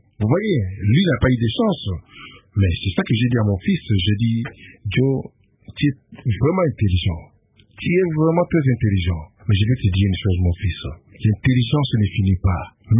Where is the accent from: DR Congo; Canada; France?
DR Congo; Kinshasa; On était à l'école Saint-Louis, au cimetière de Kasavubu, là. Bon, c'est par là que moi et mes amis, on avait jamais formé une très bonne relation. Jusqu'à aujourd'hui, quand je viens, il faut que je le voie.